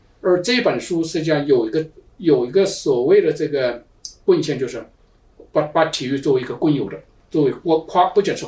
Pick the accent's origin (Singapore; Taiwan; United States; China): China; 因为到北京2008年我们中国人在这个奥运金牌上是一举世界第一